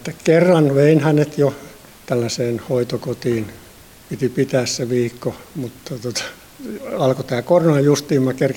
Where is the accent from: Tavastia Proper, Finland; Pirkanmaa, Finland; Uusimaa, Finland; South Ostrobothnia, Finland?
Uusimaa, Finland; Mäntsälä; mä oon Mäntsälästä kotoisin.